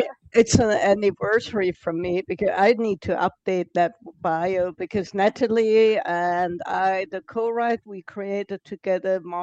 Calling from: South Germany, Germany; Joining you from South Germany, right at the Swiss border, across the pond.

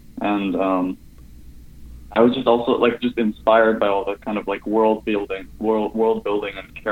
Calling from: Queens, New York, United States

